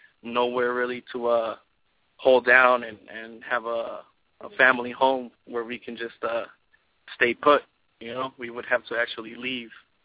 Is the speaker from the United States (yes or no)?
yes; California, United States; I'm a young father, currently 22. I have two girls and a wife, and I'm from Northern California.